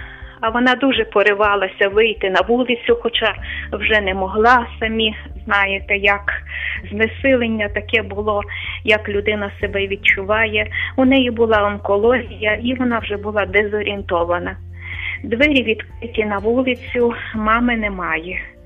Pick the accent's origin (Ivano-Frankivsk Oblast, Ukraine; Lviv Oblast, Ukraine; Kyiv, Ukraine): Lviv Oblast, Ukraine; Lviv; я львів'янка.